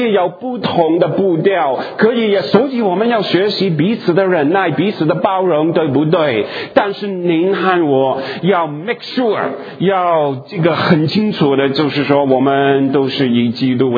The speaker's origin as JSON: {"language": "Chinese", "country": "Hong Kong", "said": "我是老广，我是从香港来的你们是从国内其他的地方来的，你们是北方人，我是南方人"}